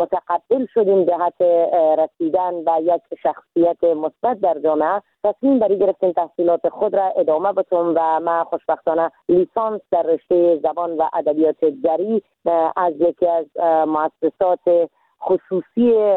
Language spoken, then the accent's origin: Persian; Iran; moved away as an adult; now in Afghanistan; ما در سال 1364 در کشور ایران به دنیا آمدم